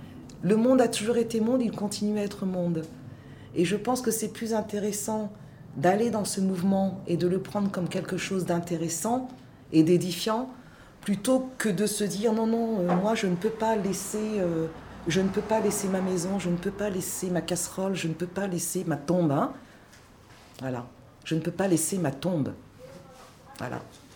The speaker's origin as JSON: {"language": "French", "country": "Gabon", "said": "Moi, je sais que je suis du Gabon. Au Gabon, ce sont des terres anciennes."}